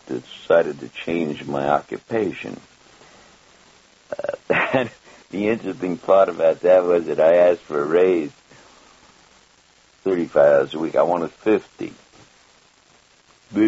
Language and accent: English; New York City, New York, United States; born there; I was born on 173rd Street, Fort Washington Avenue, Upper Manhattan.